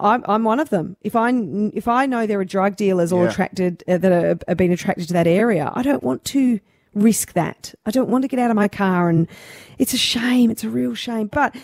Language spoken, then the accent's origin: English; Wonga Park, Victoria, Australia; I know where I grew up in Wonga Park